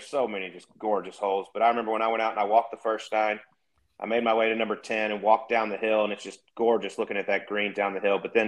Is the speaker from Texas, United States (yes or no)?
yes; Dallas, Texas, United States; Where I grew up in Dallas, this place called Royal Oaks Country Club, theirs was phenomenal.